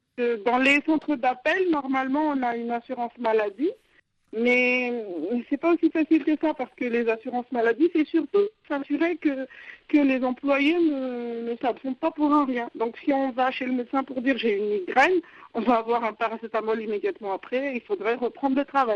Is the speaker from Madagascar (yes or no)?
yes; Madagascar; accent: Malagasy; il ne faut pas que les Français qu'on appelle se rendent compte que l'appel vient de Madagascar